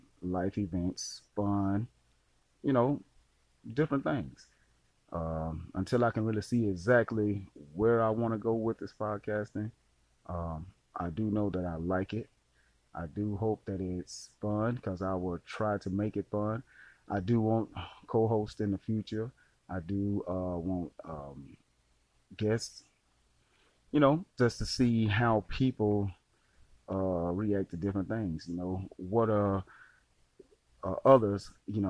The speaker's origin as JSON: {"language": "English", "town": "Delhi", "region": "Louisiana", "country": "United States", "said": "I'm 43 years old. I'm from Delhi, Louisiana."}